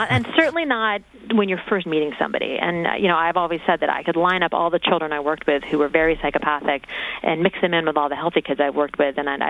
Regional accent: Tacoma, Washington, United States; he and a number of other serial killers are from my hometown of Tacoma, Washington.

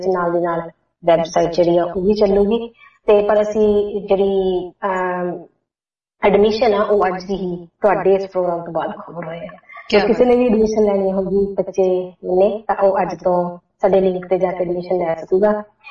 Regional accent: Punjab, India; moved away as an adult; now in Australia; ਤਾਂ ਮੈਂ ਪੰਜਾਬ ਤੋਂ ਜਿਹੜੀਆਂ ਕਿਤਾਬਾਂ ਲੈ ਕੇ ਆਈ ਸੀਗੀ

